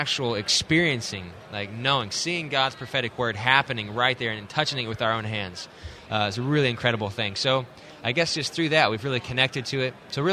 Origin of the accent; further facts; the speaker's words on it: Tennessee, United States; From here in Tennessee. I actually live just outside of Nashville and Franklin.